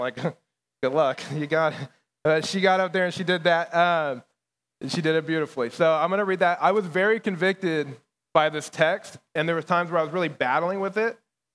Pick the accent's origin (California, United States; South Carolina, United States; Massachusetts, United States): California, United States; Bakersfield; So I was raised up in Bakersfield, California.